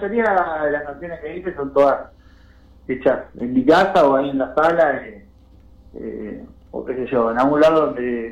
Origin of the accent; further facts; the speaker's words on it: Buenos Aires, Argentina; Bueno, nosotros somos de Boedo.